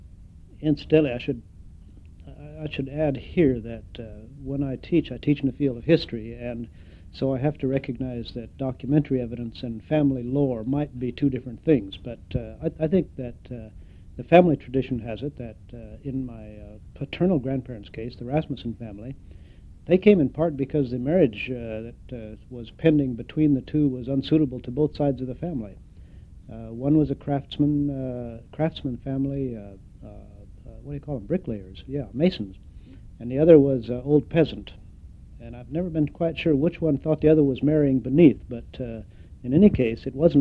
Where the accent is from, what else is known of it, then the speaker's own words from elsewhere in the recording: Eugene, Oregon, United States; born there; Yes, I was born in Eugene, because that's where the hospital is.